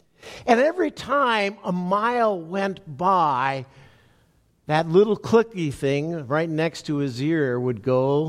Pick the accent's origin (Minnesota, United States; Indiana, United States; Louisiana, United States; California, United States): Minnesota, United States; I grew up in Minnesota, but my parents were both born in central Wisconsin.